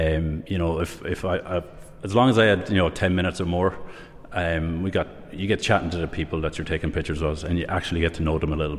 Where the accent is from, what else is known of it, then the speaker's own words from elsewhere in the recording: Rathedmon, County Sligo, Ireland; Yeah, I'm from Rathedmon, just in near Scullarsla in town. So that's born and bred. My dad was from the Philippines. And my mum is Irish